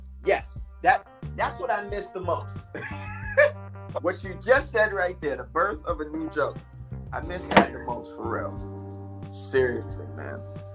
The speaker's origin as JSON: {"language": "English", "region": "North Carolina", "country": "United States", "said": "I'm from North Carolina."}